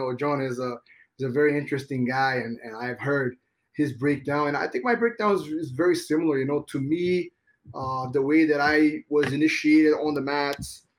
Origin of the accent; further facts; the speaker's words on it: Rio de Janeiro, Brazil; I grew up in Rio de Janeiro, and you know, you could just walk into any gas station and buy beer